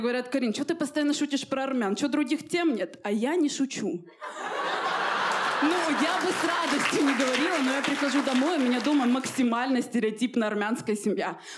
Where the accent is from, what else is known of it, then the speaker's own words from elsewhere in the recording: Armenia; я армянка. Я раньше работала в школе учителем русского языка.